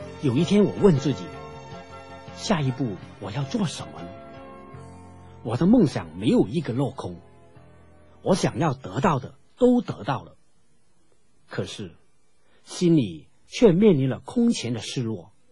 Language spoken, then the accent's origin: Chinese; Hong Kong; moved away as an adult; 我从香港来，出生在一个信基督的家庭里